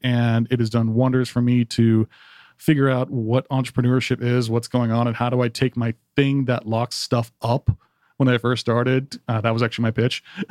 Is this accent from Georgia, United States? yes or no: yes; Atlanta, Georgia, United States; Yeah, I back when I first was born here, I was living in the boondocks of East Cobb. But having lived there my whole life